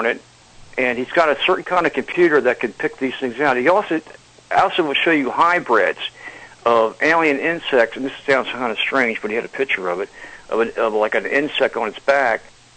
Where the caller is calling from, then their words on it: Maryland, United States; I'm from Maryland.